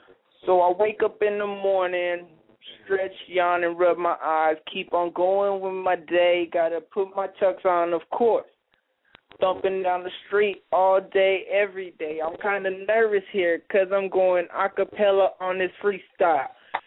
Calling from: Phoenix, Arizona, United States; I'm calling from Phoenix, Arizona, as always.

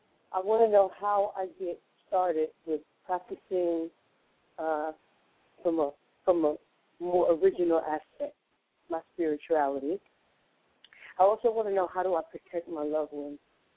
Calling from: Brooklyn, New York, United States; I'm calling from Brooklyn, New York.

